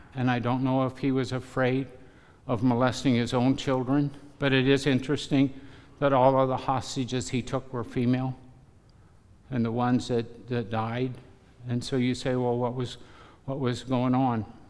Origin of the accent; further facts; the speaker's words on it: Peoria, Illinois, United States; I come from Illinois, the Diocese of Peoria, and our most famous person was Bishop Fulton J. Sheen.